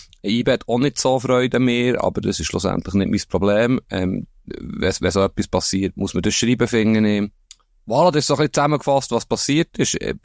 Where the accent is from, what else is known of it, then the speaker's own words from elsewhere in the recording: Bern, Switzerland; ich komme ja aus Bern und bin immer noch recht nach dem Club